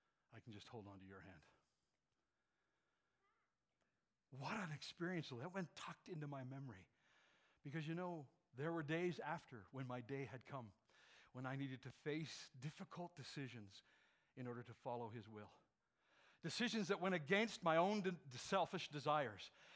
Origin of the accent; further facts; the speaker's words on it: Beaverlodge, Alberta, Canada; And I came from Beaver Lodge, of all places.